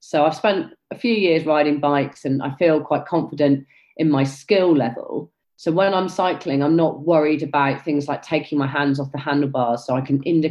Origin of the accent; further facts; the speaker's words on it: South East England, United Kingdom; When I was a child, I was growing up in the New Forest